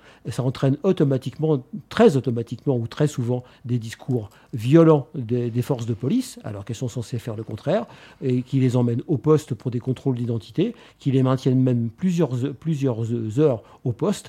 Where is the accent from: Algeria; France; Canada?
France; Lyon, Auvergne-Rhône-Alpes; je suis française, je viens des Minguettes, de Lyon, enfin, etc. Point. Ma famille est française.